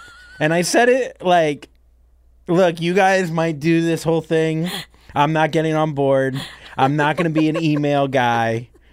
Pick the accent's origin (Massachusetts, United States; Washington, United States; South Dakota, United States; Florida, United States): Florida, United States; Port St. Lucie; also born or lived in Miami; I was born in Miami, but then my family moved to a place called Port St. Lucie, Florida.